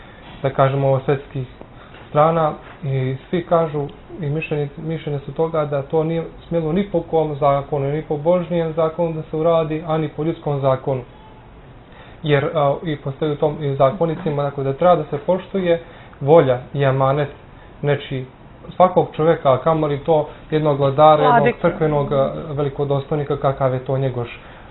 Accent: Montenegro; Tako da sam i Rumiju pomenuo sam i Zetu, dakle sam ja nekako sam htio da dam značaj, dakle, mom zavičaju.

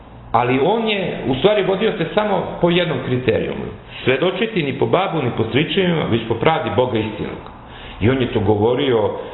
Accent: Kraljevo, Raška District, Serbia; now in Belgrade, Serbia; ja sam dakle rodom iz Kraljeva, živim ovde u Beogradu četvrt vek

